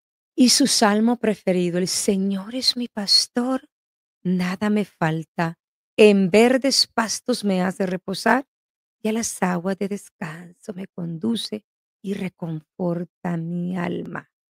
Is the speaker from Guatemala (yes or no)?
yes; Guatemala; born there; Sabes, yo soy guatemalteca, nací un 19 de septiembre de 1974 en Guatemala.